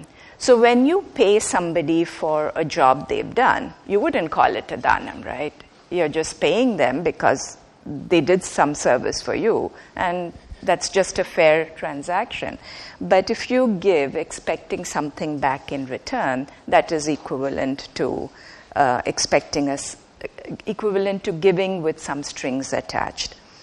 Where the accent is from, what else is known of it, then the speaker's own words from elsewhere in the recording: India; in India, you know, growing up in India, we didn't have this concept.